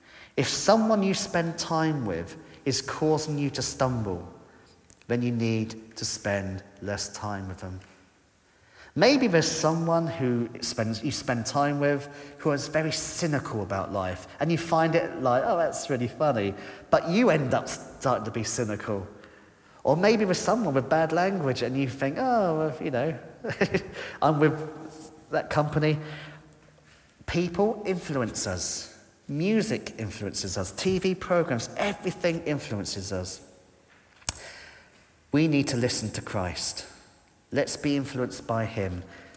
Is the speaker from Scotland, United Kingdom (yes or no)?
no; South East England, United Kingdom; When I was a child, I grew up in Kent